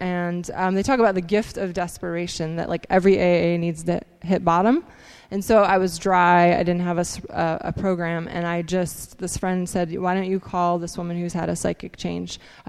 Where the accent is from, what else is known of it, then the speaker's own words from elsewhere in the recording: Ohio, United States; also born or lived in West Virginia; I grew up in Ohio. I was born in West Virginia. Grew up in Ohio, and then from there, I spent the summer in Texas